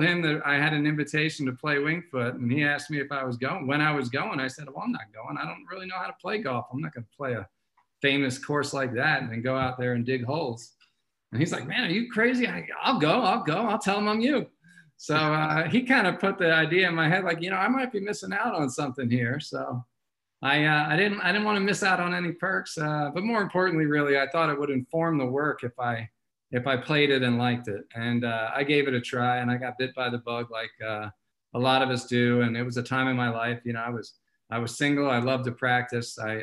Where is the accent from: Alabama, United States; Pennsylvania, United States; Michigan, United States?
Pennsylvania, United States; Philadelphia; I'm from Philly originally, so that was a skip and a jump.